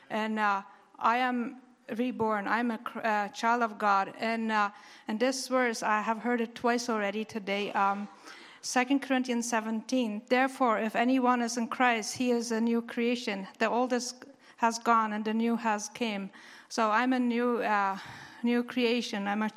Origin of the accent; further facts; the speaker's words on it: Mexico; moved away; I was born in Mexico and raised in Mexico many years ago.